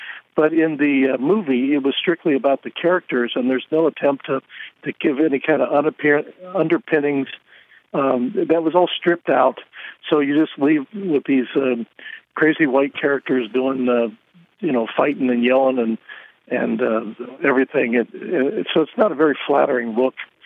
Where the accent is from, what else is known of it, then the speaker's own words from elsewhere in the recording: Middletown, Ohio, United States; I grew up in Middletown. Actually, my dad grew up on McKinley Street, where J.D. Vance and his family lived. I know the town well.